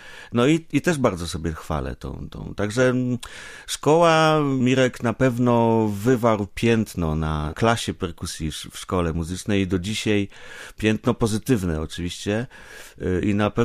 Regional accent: Bydgoszcz, Kuyavian-Pomeranian Voivodeship, Poland; No ja się zgadzam, bo też pochodzę z Bydgoszczy.

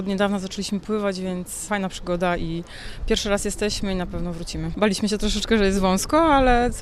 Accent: Wrocław, Lower Silesian Voivodeship, Poland; jestem z Wrocławia.

